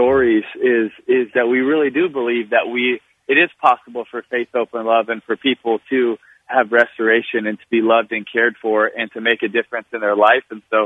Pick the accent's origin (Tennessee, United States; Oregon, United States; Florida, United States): Florida, United States; Jacksonville; I love my hometown of Jacksonville